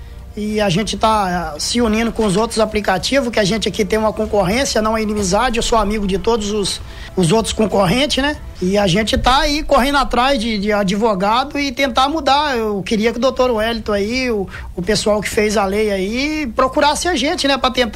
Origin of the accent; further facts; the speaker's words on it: Caratinga, Minas Gerais, Brazil; E a gente é de Caratinga.